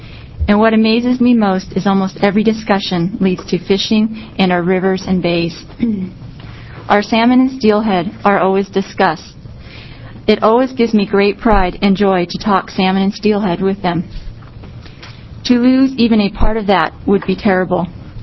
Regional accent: Oregon, United States; I was born in Oregon and have lived in Oregon my whole life.

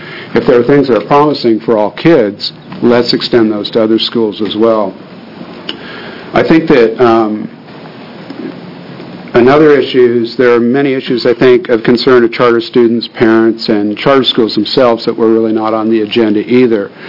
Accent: Roseburg, Oregon, United States; I'm from Roseburg, Oregon.

